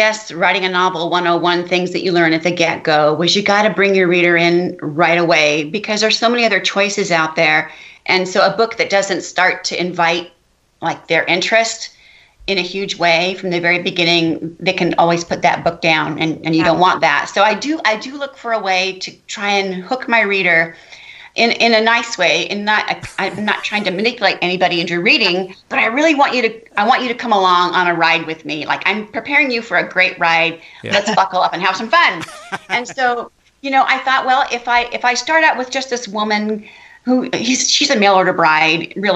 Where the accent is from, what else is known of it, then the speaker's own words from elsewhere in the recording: California, United States; Well, I live in California. It's my home state, and this is not my first book